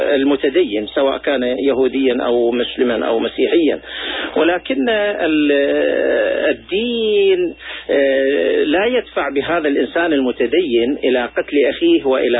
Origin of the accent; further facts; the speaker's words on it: Iraq; إحنا كعراقيين.